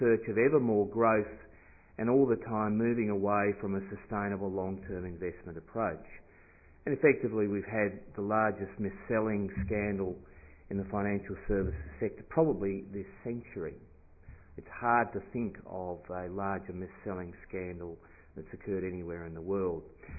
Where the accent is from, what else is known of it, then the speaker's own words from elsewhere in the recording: Tasmania, Australia; I come from Tasmania